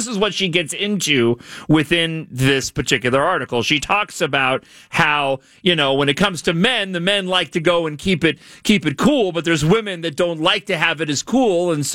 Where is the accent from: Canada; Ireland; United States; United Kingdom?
Ireland; I'm a lapsed Catholic, and I'm Irish